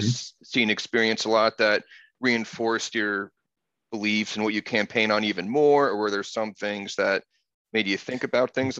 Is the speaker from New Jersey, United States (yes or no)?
yes; Roselle Park, New Jersey, United States; Yeah, I grew up in Roselle Park, so my town is on that line as well.